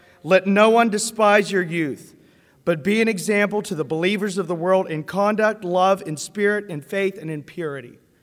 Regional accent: United States; I'm not white. I'm Irish and German and I'm an American and I'm proud of that.

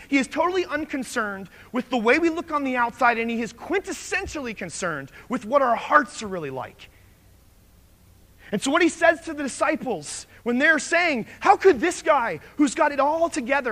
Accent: Florida, United States; I'm from Florida, which leads to the question, what in the world are you doing here? And I don't know. But I'm from Florida, right?

